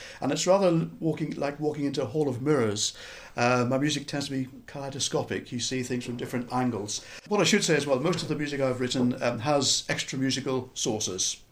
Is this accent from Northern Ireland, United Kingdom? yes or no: yes; Belfast, Northern Ireland, United Kingdom; now in London, United Kingdom; I'm a composer. I'm from Belfast originally. I've lived in London for, the best part of 40 years. And I now hopefully have some connection with Dublin as well as the north of Ireland.